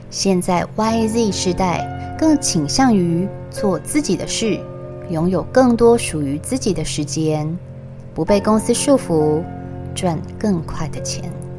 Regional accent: Taiwan; 尤其在我从欧洲回来之后，对比台湾与欧洲的服务态度，我更觉得这是身为台湾人的幸福

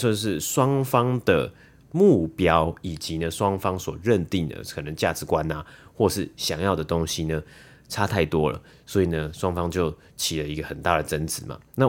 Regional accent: Taiwan; 其实身为台湾人，身为亚洲人的我们呢

